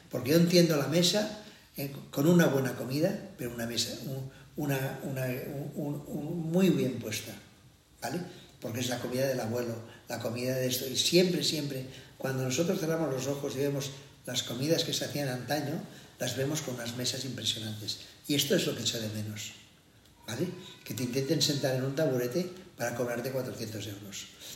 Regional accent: Catalonia, Spain; Y yo, cuando pregunta como catalán, me responden

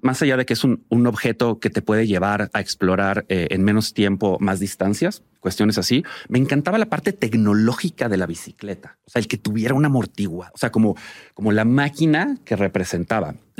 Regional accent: Coyoacán, Mexico City, Mexico; Pues fíjate, yo crecí en Coyoacán.

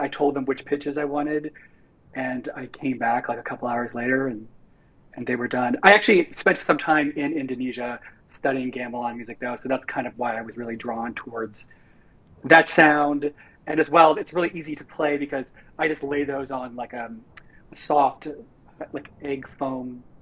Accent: Missouri, United States; And so I'm originally from Missouri. And so when I think of the sort of like the religion that is present where I am from, it is more of like this Pentecostal, you know, speaking in tongues, otherworldly aspect of things.

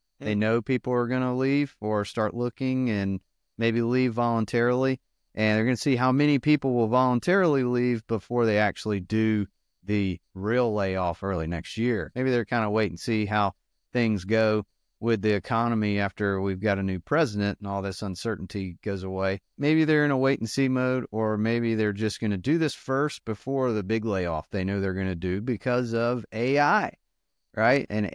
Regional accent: North Carolina, United States; I'm a redneck from Duplin County, North Carolina at heart.

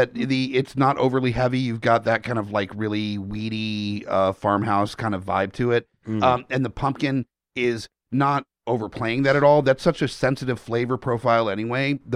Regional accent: San Diego, California, United States; you growing up in San Diego, you can't root for an LA team.

